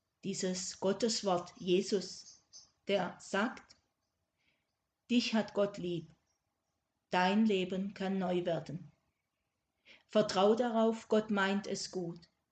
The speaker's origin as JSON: {"language": "German", "region": "Baden-Württemberg", "country": "Germany", "said": "Den Württemberger Schwabenvätern meiner Heimat war das immer sehr wichtig"}